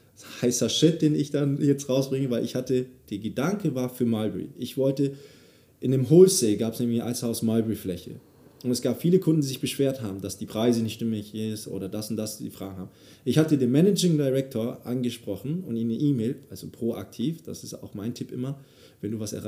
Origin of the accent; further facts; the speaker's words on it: Thailand; das sind die Thais, meine Heimat, also die, nein, Landsleute